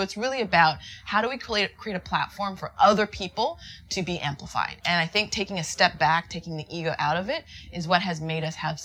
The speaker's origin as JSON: {"language": "English", "country": "Canada", "lives_now": "Miami, United States", "said": "So I'm from Canada."}